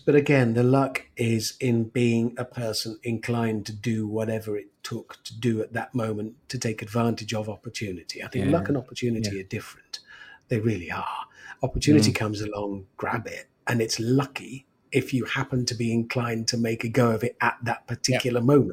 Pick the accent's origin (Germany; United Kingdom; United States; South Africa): United Kingdom; Birmingham, West Midlands; I'm from Birmingham. People from Birmingham don't expect to travel. It's like we don't ski or swim very well.